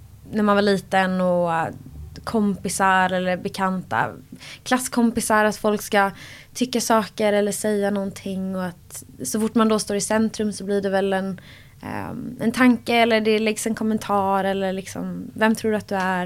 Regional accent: Borås, Västra Götaland County, Sweden; Jag är uppvuxen i Brämhult som ligger i Borås.

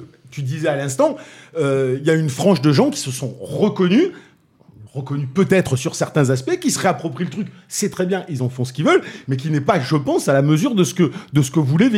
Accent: Toulouse, Occitanie, France; Je suis toulousain.

